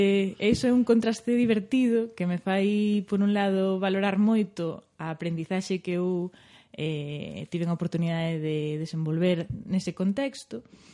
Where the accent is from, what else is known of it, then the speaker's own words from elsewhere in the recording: O Páramo, Galicia, Spain; eu nací no Páramo, nunha aldea pequerrechiña, tan pequerrechiña que conta con dúas casas. dentro dese concello que está no centro da provincia de Lugo, é dicir, pois que é unha zona de interior, é unha zona rural.